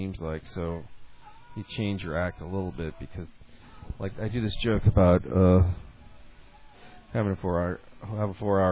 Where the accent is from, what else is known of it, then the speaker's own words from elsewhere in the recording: Midwest, United States; You know, I'm from the Midwest, so I'm not putting anybody down, but they don't really mingle with other races.